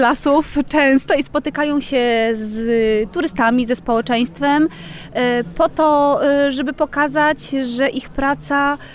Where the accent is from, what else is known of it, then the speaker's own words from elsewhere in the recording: Silesian Voivodeship, Poland; ja jestem Ślązaczką z dziada pradziada